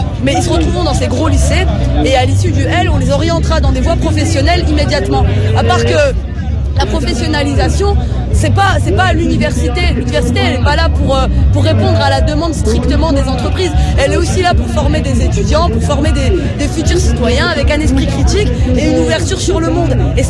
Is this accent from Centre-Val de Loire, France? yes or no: no; Hauts-de-France, France; je suis pas de région parisienne, moi je viens du Nord-Pas-de-Calais. Bon, mine de rien, même si je vivais à Lille, quand j'étais à la fac à Lille, j'ai fait ma licence là-bas.